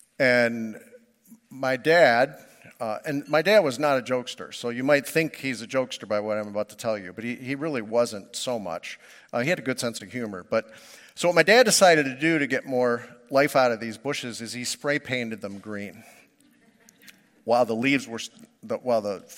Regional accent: Toledo, Ohio, United States; My house growing up in Cross Gates in South Toledo, we had single car garage, we had a bay window

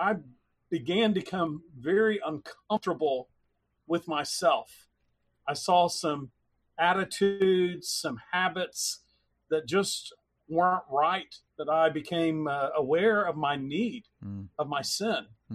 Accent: Dallas, Texas, United States; I grew up in Dallas, Texas. From my bedroom window as a child, I could see the church that our family attended.

